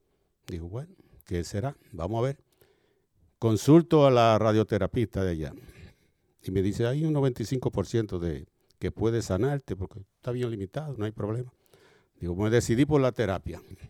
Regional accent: Santo Domingo, Distrito Nacional, Dominican Republic; Yo soy médico, excúsenme la inmodestia. Soy de Santo Domingo. Soy cristiano desde hace más de 13 años.

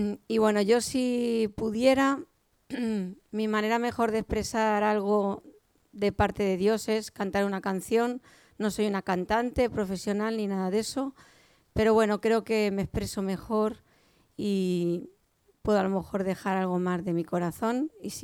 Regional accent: Madrid, Community of Madrid, Spain; born there; nací en Madrid, tengo 50 años

